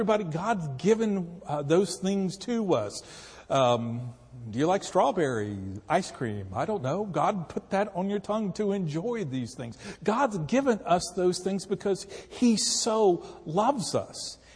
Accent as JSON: {"language": "English", "country": "United States", "said": "You know, I'm an American. I'm here in this nation. This is my nation."}